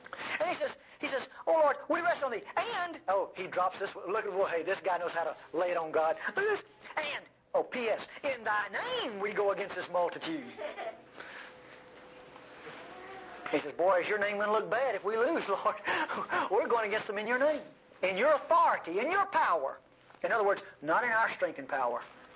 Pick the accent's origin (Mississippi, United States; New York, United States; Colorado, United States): Mississippi, United States; Listen, I'm from North Mississippi. Nobody from North Mississippi was ever eloquent.